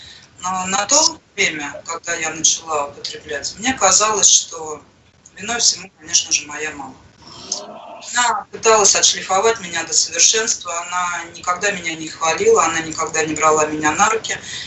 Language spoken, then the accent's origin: Russian; Saint Petersburg, Russia; я алкоголик из Санкт-Петербурга.